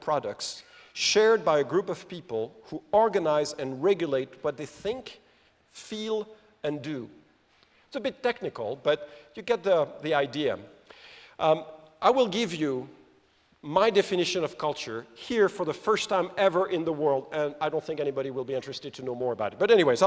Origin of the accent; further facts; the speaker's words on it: France; English is a second language; I know it's a bit complicated. I come from France. What do you expect?